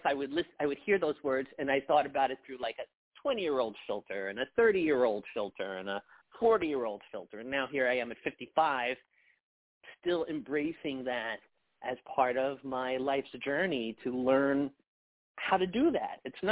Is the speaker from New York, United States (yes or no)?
yes; Staten Island, New York, United States; I'm a New Yorker, so my mom still lives on Staten Island.